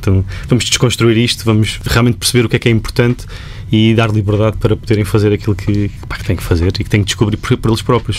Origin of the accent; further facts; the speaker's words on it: Algés, Lisbon, Portugal; Não, mas mais em Algés, onde nós vivemos sempre.